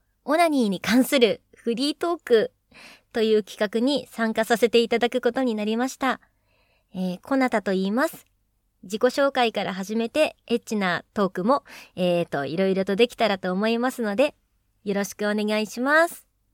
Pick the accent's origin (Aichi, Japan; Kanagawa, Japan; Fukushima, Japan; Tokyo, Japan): Kanagawa, Japan; 神奈川県ですね。はい。なので、特に訛りなどとかはないですかね。でも、なんとかダベっていうのが確か神奈川県の方言なんだったっけ？なんか、もう別に使わないかなって感じするけど